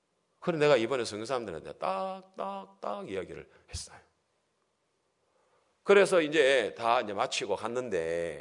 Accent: South Korea; 한국에서 왔습니다. 남한에서 왔습니다. 사우스 코리아에서 왔습니다.

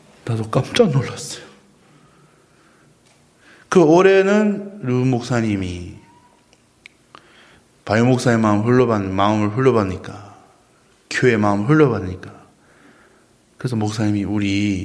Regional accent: Atlanta, Georgia, United States; 애틀랜타는 제 고향이에요.

